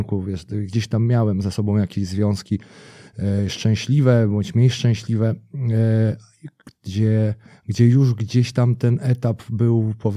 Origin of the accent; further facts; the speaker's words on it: Nasielsk, Masovian Voivodeship, Poland; Ja pochodzę w ogóle z małej miejscowości podwarszawskiej, nazwijmy ją satelitarną, chociaż taką daleką satelitą, 50 kilometrów od Warszawy z Nasielska.